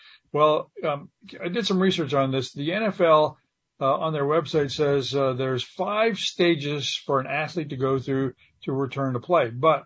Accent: Canada; I'm a hockey fan growing up in Canada.

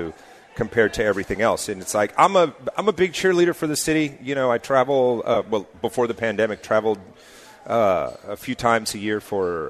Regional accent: New York City, New York, United States; I grew up in New York City. You know, it's like this is one of the best places on the planet to be.

